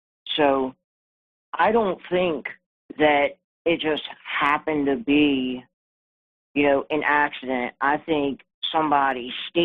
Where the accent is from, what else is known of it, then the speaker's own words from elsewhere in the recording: Baltimore, Maryland, United States; Hey, so I grew up in Baltimore